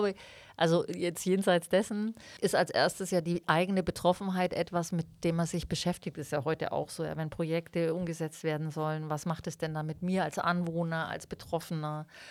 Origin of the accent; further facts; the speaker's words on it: Sonthofen, Bavaria, Germany; Es wurde ja mal diskutiert, ich bin in Sonthofen aufgewachsen.